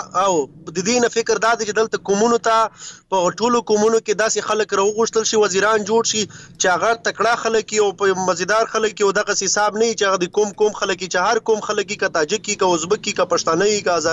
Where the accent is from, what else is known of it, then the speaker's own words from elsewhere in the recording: Khyber Pakhtunkhwa, Pakistan; موږ مستقل د جنوبي وزیرستان یو